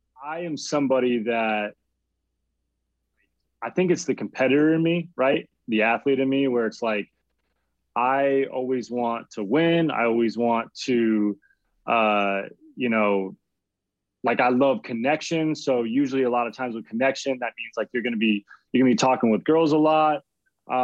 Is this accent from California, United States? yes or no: no; Arizona, United States; I'm originally from Arizona